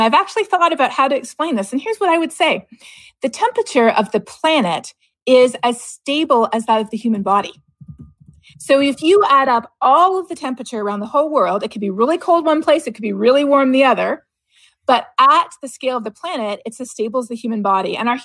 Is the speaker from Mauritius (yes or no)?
no; Canada; So that's why growing up in Canada, if you wanted to earn a lot of money in the summer to pay for university, you would go tree planting.